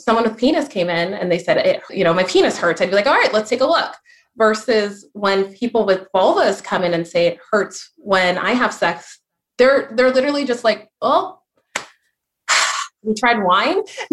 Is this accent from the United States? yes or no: no; Nigeria; but I'm super competitive, and I'm Nigerian. We are cocky. We are tough.